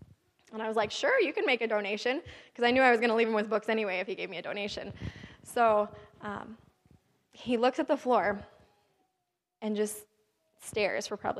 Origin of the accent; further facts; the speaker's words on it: Eugene, Oregon, United States; I'm like, hey, I'm from Eugene, Oregon. I can do hippies.